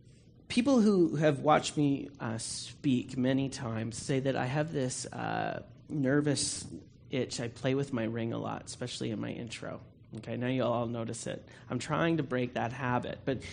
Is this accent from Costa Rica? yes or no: no; Ottawa, Ontario, Canada; I'm from Ottawa